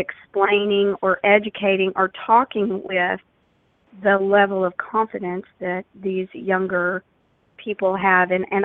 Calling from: Texas, United States; I'm calling from the Dallas-Fort Worth area, and I'm so excited to see that Charissa is actually having a talk here in Dallas.

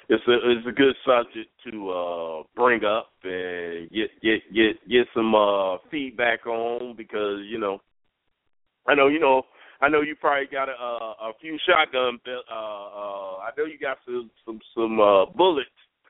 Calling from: Trenton, New Jersey, United States; calling from Trenton, New Jersey.

